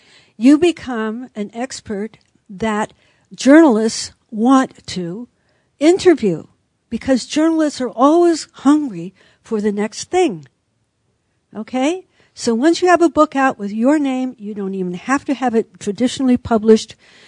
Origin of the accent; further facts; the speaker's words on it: San Francisco, California, United States; born there; I was born here in San Francisco.